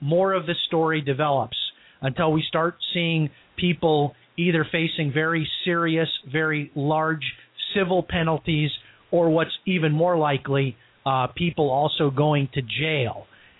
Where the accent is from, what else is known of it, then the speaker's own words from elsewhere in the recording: Florida, United States; So maybe, because I'm from Florida, maybe somehow I'm really the guy behind Profitable Sunrise